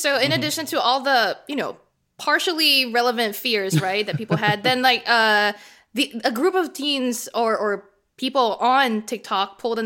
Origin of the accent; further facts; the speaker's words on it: Singapore; growing up in Singapore